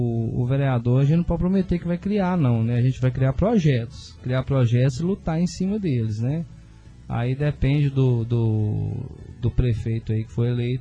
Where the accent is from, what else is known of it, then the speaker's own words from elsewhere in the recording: Pega Bem, Minas Gerais, Brazil; also born or lived in Governador Valadares; now in Conselheiro Pena, Brazil; Conselheiro Pena é minha cidade. Né? Eu nasci em Governador Valadares, quando morava no Pega Bem